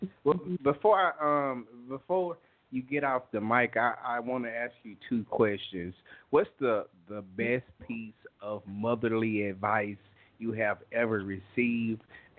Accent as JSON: {"language": "English", "region": "Alabama", "country": "United States", "tie": "born or raised there", "said": "I'm I'm born and raised in Alabama, but definitely wouldn't mind if an opportunity came about where God saw fit for me to go somewhere else."}